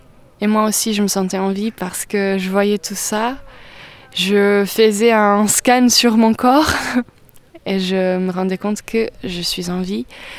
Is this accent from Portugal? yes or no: yes; Portugal; French is a second language; Je suis portugaise et j'ai 20 ans.